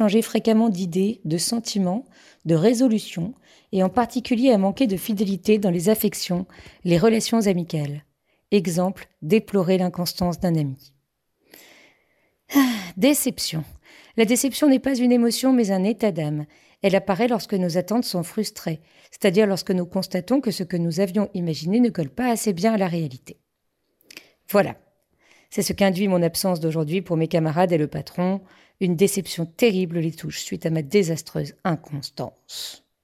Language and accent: French; Hauts-de-France, France; En plus, je viens du Pas-de-Calais et on n'est pas exactement connu pour notre constance non plus.